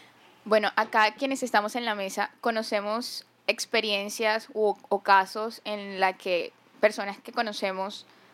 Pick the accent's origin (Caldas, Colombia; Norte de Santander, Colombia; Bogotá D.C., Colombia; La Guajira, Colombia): La Guajira, Colombia; Riohacha; now in Barranquilla, Colombia; que apenas estoy viviendo en Barranquilla, no, pues no tengo digamos que la experiencia aquí en Barranquilla, pero de donde soy, de Riohacha